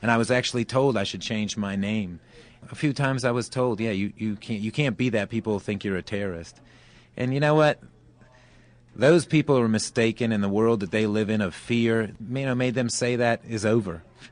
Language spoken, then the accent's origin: English; the South, United States; I was born in America and raised in the South.